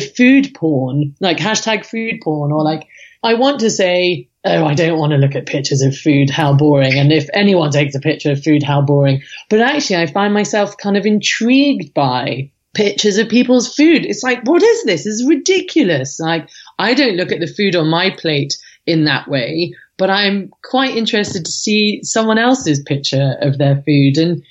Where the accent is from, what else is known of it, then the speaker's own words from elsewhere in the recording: England, United Kingdom; now in United States; And I come from England and Europe, essentially.